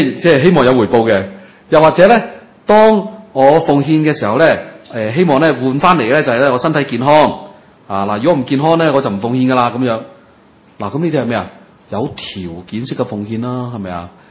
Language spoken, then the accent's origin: Cantonese; Hong Kong; 嗱你知啦，我哋香港人咧就好中意计嘅